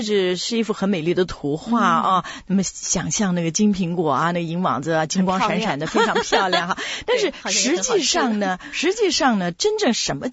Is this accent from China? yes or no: yes; China; 就好像我们中国人的那个俗语嘛，就是说这个一言既出，驷马难追哈